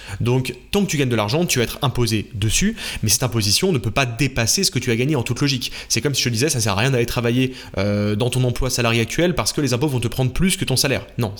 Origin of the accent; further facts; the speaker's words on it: France; en tant que Français